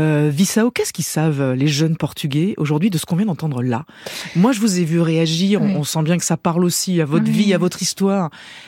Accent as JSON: {"language": "French", "country": "France", "said": "et notamment chez nous en France, chez vos voisins immédiats, les Espagnols avec Vox"}